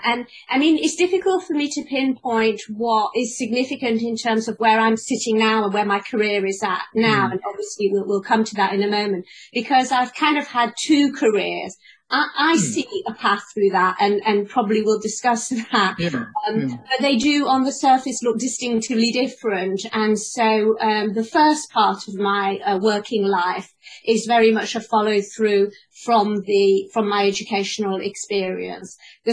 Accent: France; I am actually French. And, you know, I grew up in France and went to primary school in France. And, but my father's French, and I have French siblings, and my mother, who was his second wife, is British

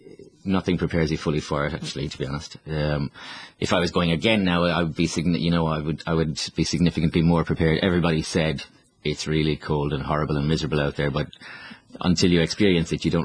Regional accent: Ireland; the island that I grew up in Ireland, was the centre for the immigration at the during the famine time.

